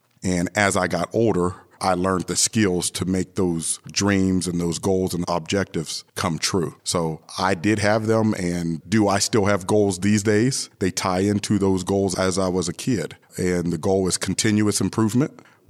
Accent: Aliquippa, Pennsylvania, United States; I was born on November the 19th, 1971, in Aliquippa, Pennsylvania, and I've lived in this region pretty much all my life.

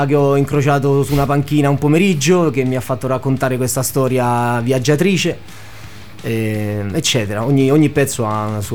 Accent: Bellegra, Lazio, Italy; Allora, ero a Bellegra nel mio paesino, all'età di circa 13 anni ho cominciato a strappare via le note dalla chitarra

